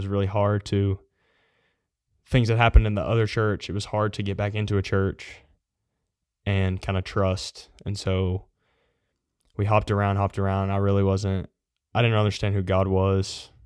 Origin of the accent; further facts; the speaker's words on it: Idaho, United States; also born or lived in Tennessee; I used to live in Idaho. I was born here in Tennessee. Mm-hmm. And then I moved down to Idaho. I guess my dad's parents were down there, so we moved down there. We're down there for like 12, 13 years.